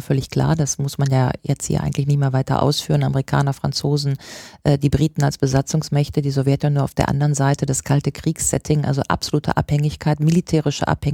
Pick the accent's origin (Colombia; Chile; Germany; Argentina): Germany; Also ich bin aufgewachsen in der Bundesrepublik.